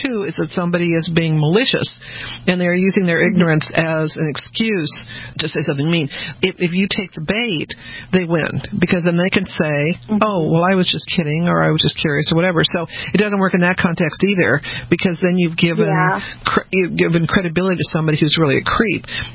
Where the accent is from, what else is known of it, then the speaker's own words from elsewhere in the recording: Denver, Colorado, United States; also born or lived in New Orleans / Texas; I was born in New Orleans, grew up in Denver, went to school in Texas.